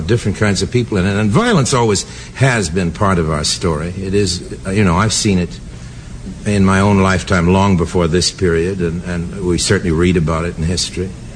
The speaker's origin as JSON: {"language": "English", "region": "England", "country": "United Kingdom", "said": "And we're English."}